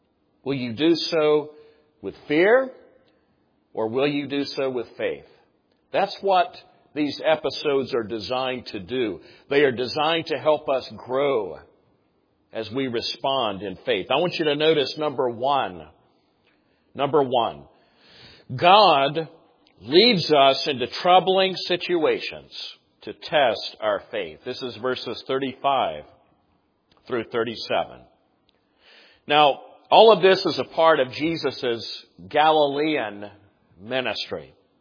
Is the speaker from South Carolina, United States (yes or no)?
yes; South Carolina, United States; You know, the area where I was born and raised there in South Carolina is like this